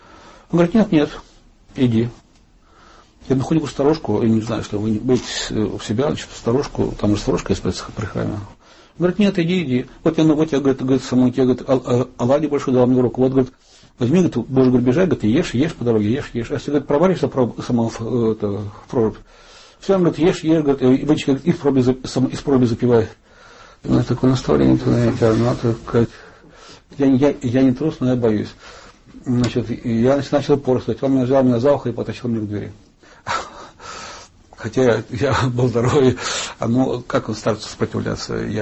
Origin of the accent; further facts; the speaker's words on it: Chelyabinsk, Chelyabinsk Oblast, Russia; Я сам из Урала, я из Челябинска, родом-то оттуда.